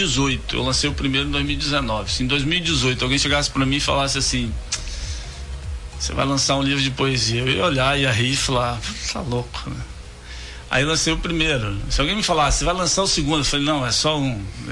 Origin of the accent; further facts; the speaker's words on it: São Mateus, Espírito Santo, Brazil; now in Uruguaiana, Brazil; sou capixaba de São Mateus, uma cidade que fica a 67 quilômetros da divisa com a Bahia, extremo norte do Espírito Santo. Uma cidade bem importante na região.